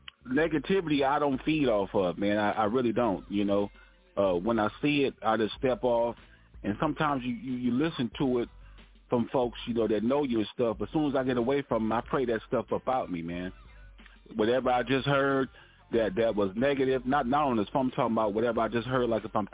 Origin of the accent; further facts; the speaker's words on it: Los Angeles, California, United States; I come from Los Angeles, man. Wasn't nothing but a negative life all the way from birth all the way up to about 2022 till I got the hell up out of that neighborhood